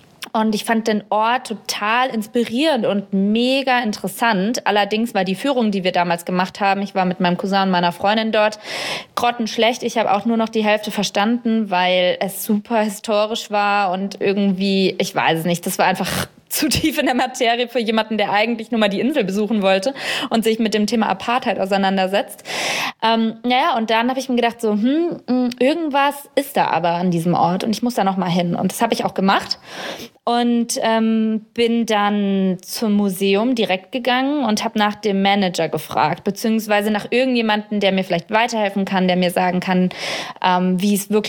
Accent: Germany; ich habe halt gesagt, ja, ich komme aus Deutschland und mache hier Medien und so

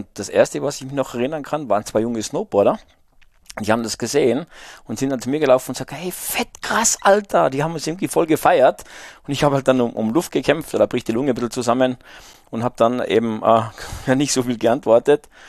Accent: Salzburg, Austria; Ja, ich bin halt in den Bergen Salzburg aufgewachsen

